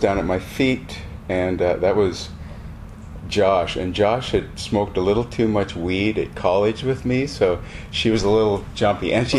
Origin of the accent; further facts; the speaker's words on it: Montana, United States; I am from Montana.